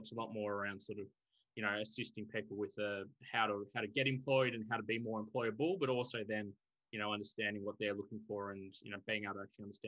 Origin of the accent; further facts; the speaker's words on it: Melbourne, Victoria, Australia; I'm originally from Melbourne, grown up and born here, but family's all from southern Queensland, so out of Warwick, all off cattle backgrounds from both sides.